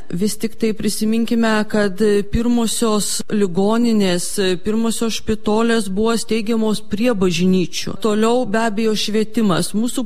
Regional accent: Samogitia, Lithuania; mes žemaičiai, būdami paskutiniai pagonis

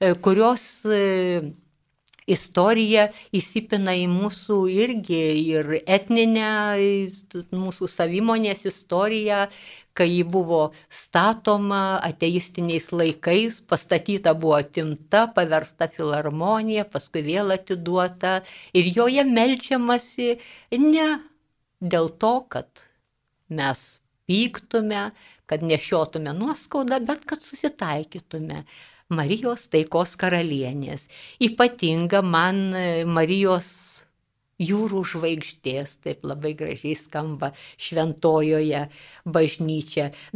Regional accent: Utena County, Lithuania; netoli mano tėviškės Utenos rajone Spitrėnuose

